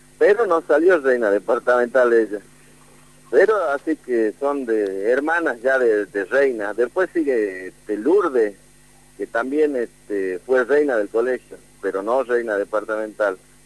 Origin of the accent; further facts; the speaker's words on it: Campo Santo, Salta, Argentina; Nosotros somos de Camposanto, no de General Güemes, que era cerca, pertenece al departamento General Güemes, Camposanto.